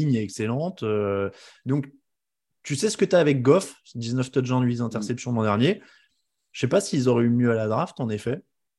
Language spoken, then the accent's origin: French; France; On est bien derrière nos micros chez nous en France.